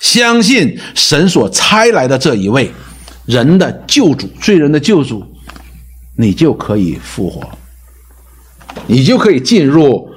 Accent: China; 我们中国人叫五千年的文明

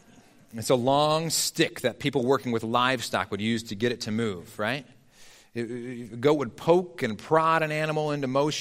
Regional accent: Batavia, Illinois, United States; Growing up in Batavia, Illinois, the Windmill City, in case you were wondering

